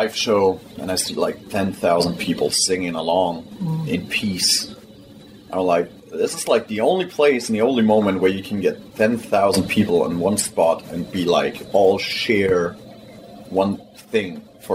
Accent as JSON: {"language": "English", "country": "Germany", "tie": "born or raised there", "also_born_or_lived": "Austria", "said": "we all come from a really, really small town village in Germany. Like, I was born in Austria, but we grew up in Germany, small town village."}